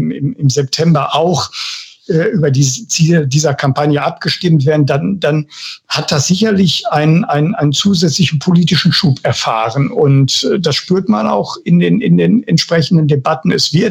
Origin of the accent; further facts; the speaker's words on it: Bochum, North Rhine-Westphalia, Germany; Ich komme aus dem Ruhrgebiet. Ich bin Bochumer.